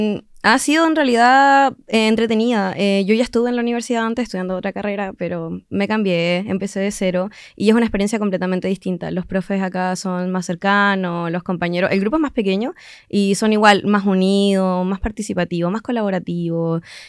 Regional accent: Ancud, Los Lagos, Chile; also born or lived in Osorno; Yo nací acá en Osorno, pero he vivido muchos años en Chiloé, así que yo ya me considero chilota, ancuditana.

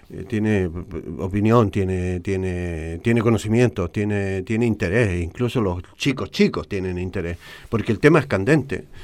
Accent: Sweden; yo mismo soy sueco, es decir, una cosa es que … tenga el pelo negro

